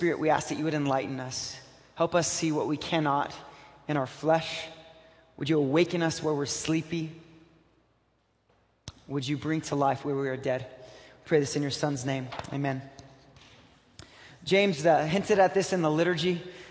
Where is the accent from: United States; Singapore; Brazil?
Brazil; I grew up in Brazil.